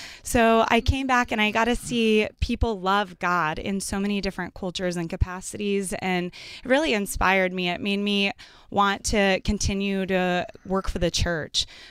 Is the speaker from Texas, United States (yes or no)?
yes; Denton, Texas, United States; Well, I was born and raised in North Texas, of all places. And so I hadn't really seen much of the world. Denton, Texas.